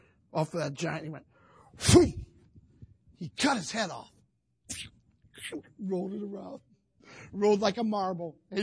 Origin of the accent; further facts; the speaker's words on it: Toledo, Ohio, United States; I grew up in Toledo.